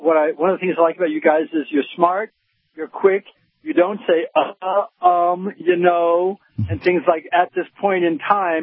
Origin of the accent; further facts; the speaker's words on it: Scarsdale, New York, United States; Although I was raised in Scarsdale, New York, and I went to college, and all my relatives were college educated.